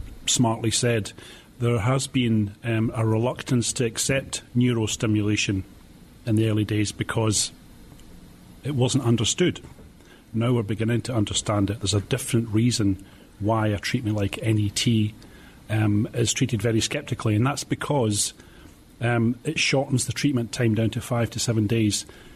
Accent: Scotland, United Kingdom; I'm from Scotland

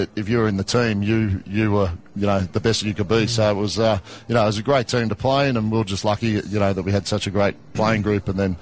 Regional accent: Queensland, Australia; moved away as an adult; I came down from Queensland at the end of 99 and, was there for a couple of years before we won that comp.

